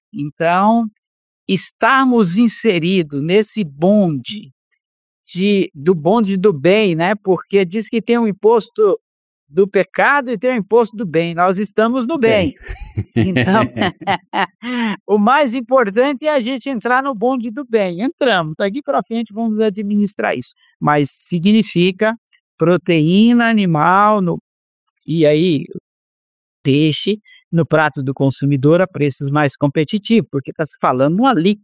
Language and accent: Portuguese; Minas Gerais, Brazil; eu sou mineiro aí, do Triângulo Mineiro, quando eu era criança